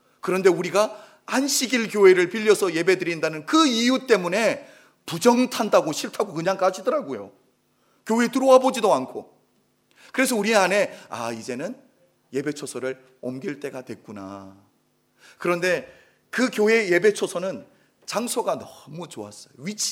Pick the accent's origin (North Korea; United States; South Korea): United States; California; 저희는 캘리포니아 사람이니까 외부 사람도 이런 소식을 듣는데